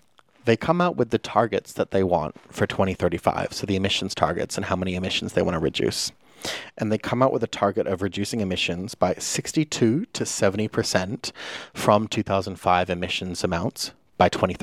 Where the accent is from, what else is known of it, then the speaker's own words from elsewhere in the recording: Gold Coast, Queensland, Australia; we're from the Gold Coast, and it's like I reckon those 500,000 people are the Gold Coast.